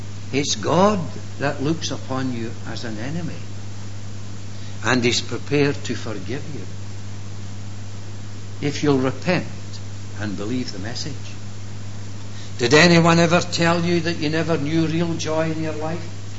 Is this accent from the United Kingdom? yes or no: yes; Kilmarnock, Scotland, United Kingdom; also born or lived in Coatbridge; Now I come from Kilmarnock, but in those early days I was born in outside Cote Bridge in Lanarkshire, in a little village called Garcherry.